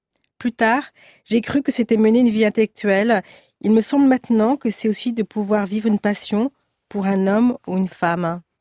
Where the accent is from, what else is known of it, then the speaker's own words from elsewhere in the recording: Paris, Île-de-France, France; Moi, je viens d'une famille assez bourgeoise. J'ai souvent raconté dans mes livres. J'ai été élevée à Paris dans une famille intellectuelle de la rive gauche